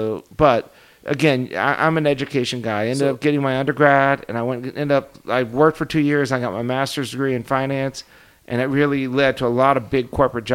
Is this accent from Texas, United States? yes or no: no; Ohio, United States; now in California, United States; when I grew up in Ohio, and I tell my kids this, because we live in California